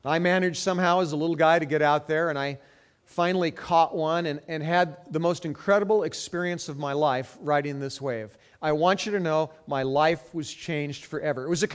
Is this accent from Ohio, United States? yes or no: no; Santa Monica, California, United States; born there; When I was a young boy, I was born in Santa Monica. And I started surfing as a kid.